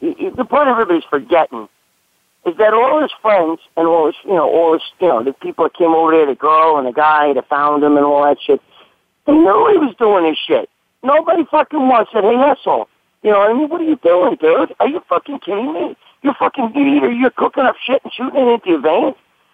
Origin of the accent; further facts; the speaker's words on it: New York City, New York, United States; growing up in the Bronx